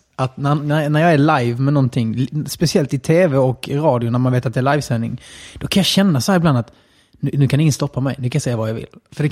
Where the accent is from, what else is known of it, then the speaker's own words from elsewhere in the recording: Helsingborg, Skåne, Sweden; also born or lived in Kattarp; En svensk sida av min familj och en utländsk sida. Och jag uppväxt både på GA och Söder i Helsingborg, som är väldigt, jag har sagt 90% invandrare där. Och även i Kattarp, där då det är mest rasism och man är mest konstig om man är invandrare.